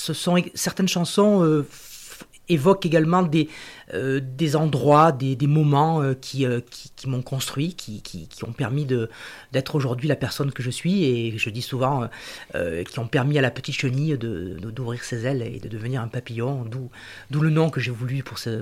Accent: Marseille, Provence-Alpes-Côte d'Azur, France; born there; Alors moi je suis né à Marseille il y a quelques années maintenant et mon papa est originaire des Alpes d'Haute-Provence

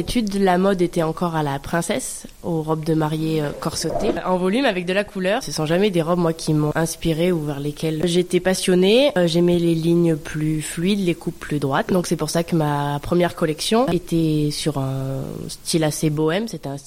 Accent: Guillestre, Provence-Alpes-Côte d'Azur, France; je suis originaire de Guillestre

